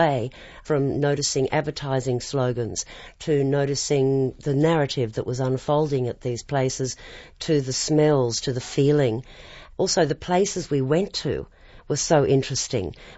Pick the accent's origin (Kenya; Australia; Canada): Australia; it is so far removed from the beach, as I understand it as an Australian